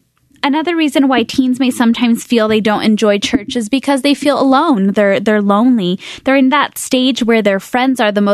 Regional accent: California, United States; I remember growing up in California, and all of my friends went to the beach and hung out on Sundays, and how I yearned to be there.

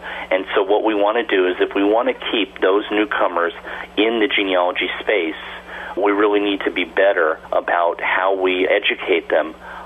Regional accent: New York, United States; As late as the 1960s, where I grew up in New York, the local newspaper published a list of people admitted to the hospital.

